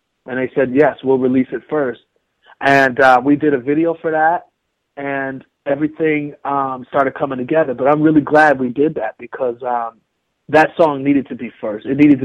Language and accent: English; Milwaukee, Wisconsin, United States; also born or lived in Tennessee, United States; I was born and raised in Milwaukee and in partly in Tennessee. So I'm not from big cities like New York